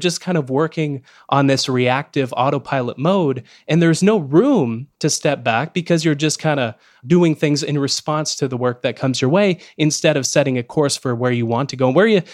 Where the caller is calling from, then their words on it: Canada; especially as a Canadian speaking to you from Canada